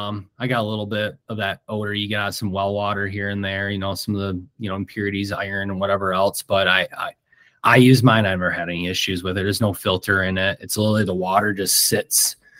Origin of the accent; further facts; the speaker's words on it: Midwest, United States; I'm from the Midwest, so this is Midwest goodbye.